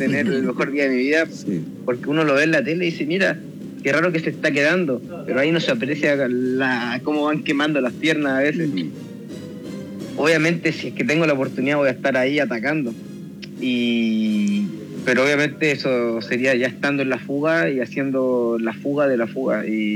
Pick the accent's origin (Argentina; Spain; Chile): Chile; now in Italy